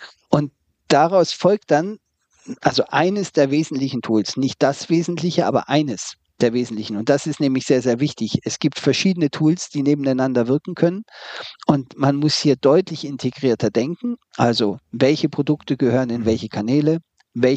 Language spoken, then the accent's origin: German; Baden-Württemberg, Germany; Ich selber bin Schwabe